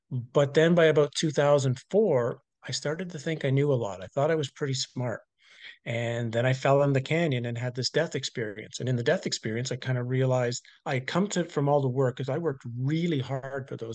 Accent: Canada; now in Norway; And being a Canadian, there's really not much difference weather-wise between Canada and Norway.

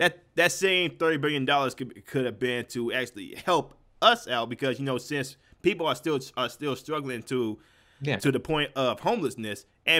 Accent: St. Louis, Missouri, United States; Like my hometown of St. Louis, Missouri. That place is a complete hellhole because of the state.

